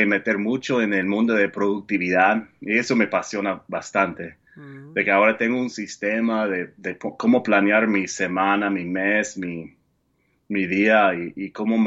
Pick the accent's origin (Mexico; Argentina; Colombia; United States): United States; Spanish is a second language; primero soy 800.000% gringo.